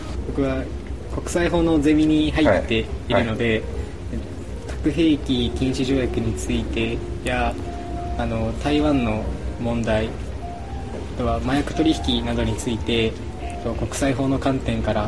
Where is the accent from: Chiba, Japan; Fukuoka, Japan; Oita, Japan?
Fukuoka, Japan; 僕も福岡出身で